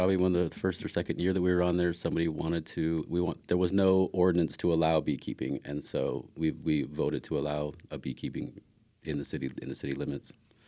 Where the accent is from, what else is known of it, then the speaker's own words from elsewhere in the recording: Oregon, United States; me growing up in the Rogue Valley, you know, there hasn't really been a lot of representation for the youth.